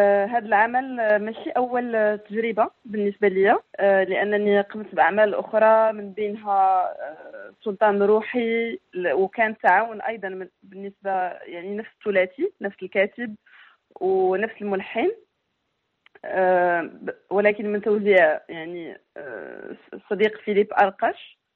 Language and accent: Arabic; Casablanca, Casablanca-Settat, Morocco; moved away as an adult; أنا زديت في مدينة الدار البيضاء وترعرعت فيها في المغرب يعني لغاية 18 سنة،